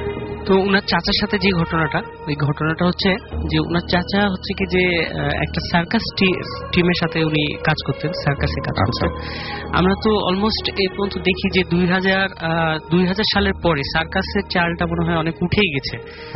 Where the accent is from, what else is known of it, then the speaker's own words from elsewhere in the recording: Rajshahi, Rajshahi Division, Bangladesh; now in Dhaka, Bangladesh; রাজশাহী থেকে, আমি এখন আমি থাকছি মিরপুর একে, এখানে থাকি।